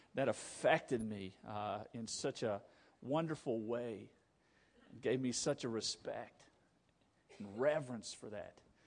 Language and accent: English; Hansford, West Virginia, United States; I grew up in Hansford, West Virginia, not too far from here, and attended Old Canal Baptist Church in Pratt, West Virginia.